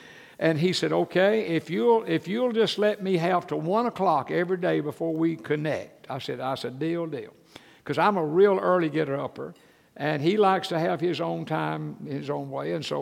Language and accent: English; Georgia, United States; also born or lived in Tennessee; Like, when we lived in Tennessee, you had winter clothing and you had non-winter clothing. And I was raised that way in Georgia.